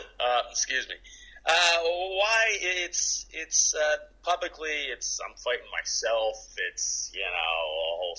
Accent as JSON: {"language": "English", "town": "Morgantown", "region": "West Virginia", "country": "United States", "tie": "born or raised there", "said": "It's in Morgantown, my hometown."}